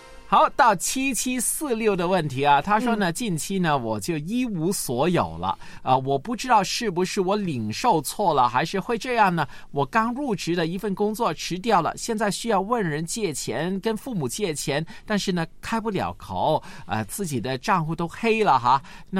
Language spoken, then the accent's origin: Chinese; Guangdong, China; 我们广东人有一句叫马死落地行